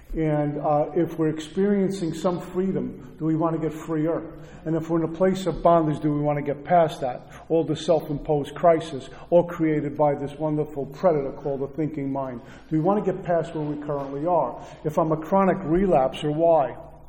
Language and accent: English; Brooklyn, New York, United States; I'm from Brooklyn. We have the town for the most gangsters.